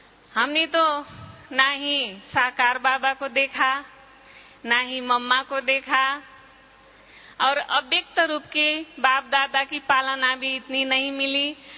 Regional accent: Nepal; नेपाल से आई हुई हूँ।

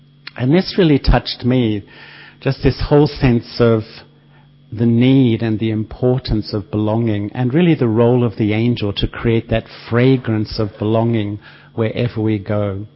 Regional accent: Australia; also born or lived in London, United Kingdom; even though I'm from Australia, I was living in London at the time.

